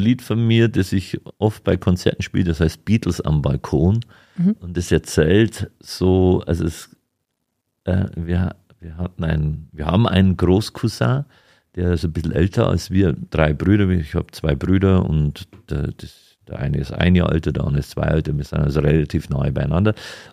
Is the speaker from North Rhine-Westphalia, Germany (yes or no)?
no; Weiden, Bavaria, Germany; Ich bin in Weiden groß geworden und da habe ich schon immer meine Liebe zur Musik entdeckt.